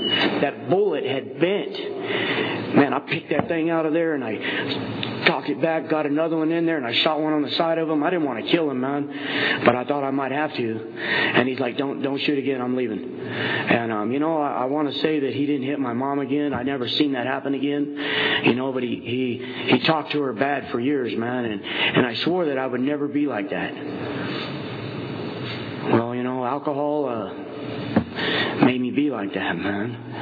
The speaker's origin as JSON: {"language": "English", "town": "Tulare", "region": "California", "country": "United States", "said": "We're from Tulare, man. You know what I mean? We're from Tulare, man."}